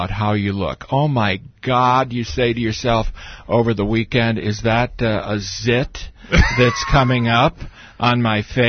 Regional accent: United States; when I was growing up on Lake Michigan, very close to Lake Michigan, we would lather on the baby oil.

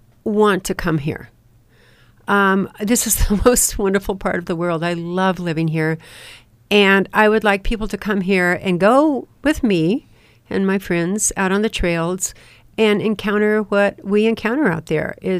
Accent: Tucson, Arizona, United States; Since I'm from Tucson, I spent time in Mexico because my family would just go there.

